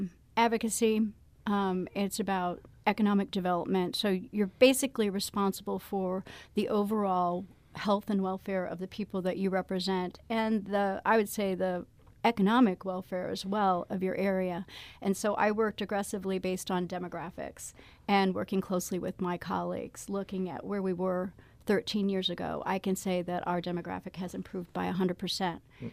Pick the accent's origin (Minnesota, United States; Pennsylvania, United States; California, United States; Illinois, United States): Illinois, United States; now in St. Louis, United States; of course, I'm from Illinois.